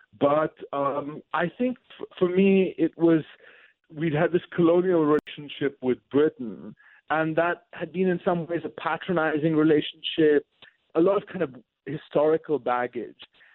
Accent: Delhi, India; now in United States; As an anglicized Indian growing up in Delhi, the city hadn't existed for me at all.

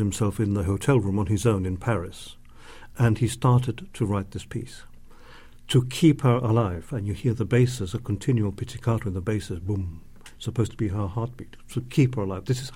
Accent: Gibraltar; I'm British, actually. But I come from a place called Gibraltar, which is right at the end of Europe. And we're all bilingual over there, Spanish, English.

